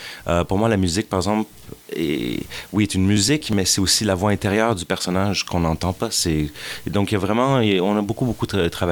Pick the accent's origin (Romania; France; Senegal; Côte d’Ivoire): Romania; Bucharest; Je suis d'origine roumaine, je suis né en Roumanie.